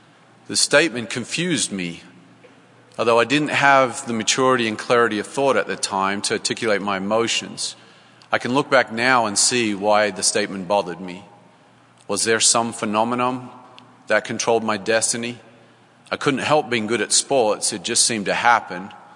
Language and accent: English; Canberra, Australian Capital Territory, Australia; I was born and raised in Canberra, Australia. My mother was and still is a Catholic, and my father was a member of the Church of England